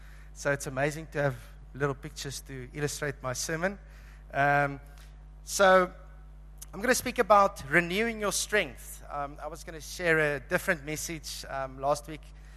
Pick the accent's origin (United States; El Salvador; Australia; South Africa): South Africa; Cape Town, Western Cape; I'm from Cape Town.